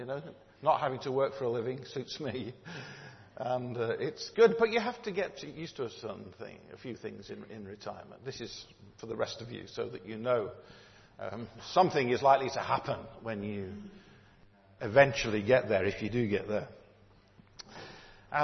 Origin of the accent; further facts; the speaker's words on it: Manchester, North West England, United Kingdom; now in Winsford, United Kingdom; Cheshire, which is where I now live, in a place called Winsford, I was in striking distance of my hometown, which is Manchester.